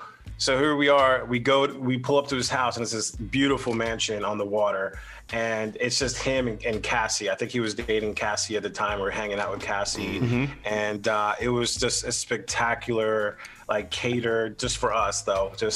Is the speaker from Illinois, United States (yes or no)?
no; Philadelphia, Pennsylvania, United States; I knew growing up in Philly, I knew Will Smith Sr.